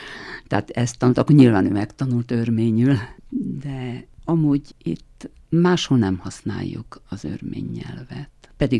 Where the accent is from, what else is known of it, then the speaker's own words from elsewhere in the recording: Gherla, Cluj County, Romania; még én azt a helyzetet tudom jobban, mivel oda valósi vagyok. Szamosújváron születtem, és 30 évig ott éltem